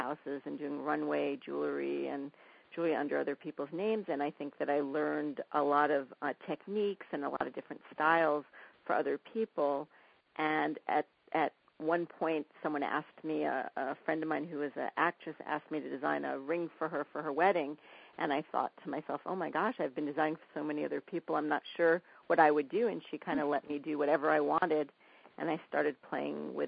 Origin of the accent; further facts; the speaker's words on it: New York City, New York, United States; Well, I think because I grew up in New York City, which is sort of like the melting pot of the world